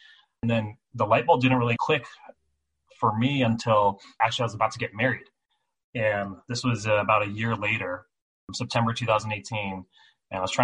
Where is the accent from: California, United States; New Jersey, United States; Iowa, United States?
California, United States; moved away; Saw a home that I liked, brand new build. I'm from California originally.